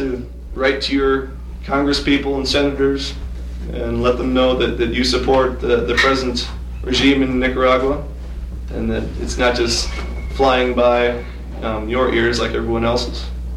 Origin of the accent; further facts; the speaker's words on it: United States; I was kind of ashamed, very much ashamed, as an American citizen, that I had been sort of indirectly or perhaps directly involved in Somoza regimes.